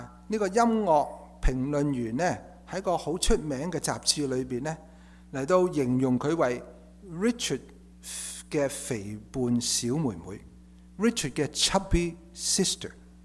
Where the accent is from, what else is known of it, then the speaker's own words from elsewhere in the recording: Hong Kong; 我父母那代，我在香港长大